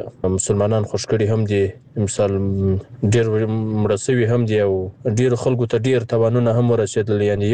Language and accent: Pashto; Farah, Afghanistan; زه چې خپل د فراه ولایت یم، د بکوا ولسوالۍ.